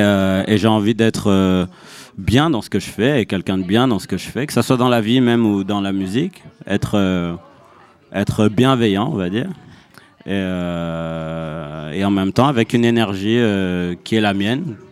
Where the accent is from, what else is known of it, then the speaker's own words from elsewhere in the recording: Bordeaux, Nouvelle-Aquitaine, France; Je viens de Bordeaux.